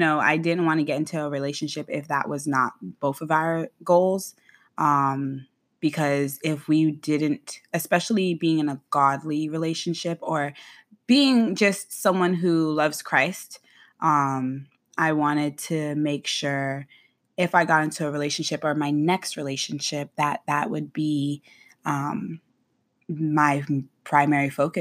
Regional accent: Boynton Beach, Florida, United States; now in Tampa, United States; But I am born and raised in Boynton Beach, Florida. I moved to Tampa in 2011 for school.

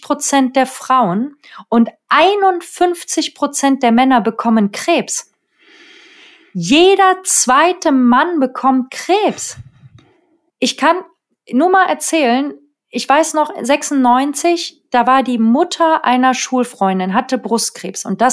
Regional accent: North Rhine-Westphalia, Germany; Und ich komme ja aus der Nähe von Köln, deswegen war das für mich um die Ecke.

